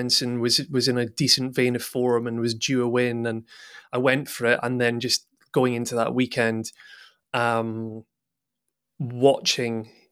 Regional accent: Scotland, United Kingdom; So being born and raised in Scotland, I don't think it will surprise, or I hope it won't offend anyone, when I say that Scotland is quite famed for its drinking culture.

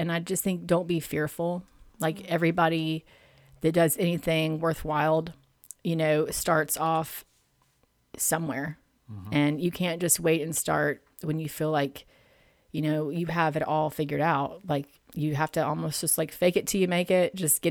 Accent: Charleston, South Carolina, United States; maybe it's from growing up in Charleston

